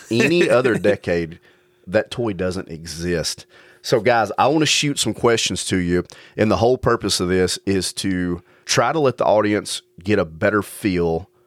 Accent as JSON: {"language": "English", "region": "Alabama", "country": "United States", "accent": "Alabama", "lives_now": "Lebanon, United States", "said": "I can't help it. I'm originally from Alabama. This is how we sound. God made us this way. So cut us some slack. I now live just outside of Nashville, Tennessee, in a little town called Lebanon."}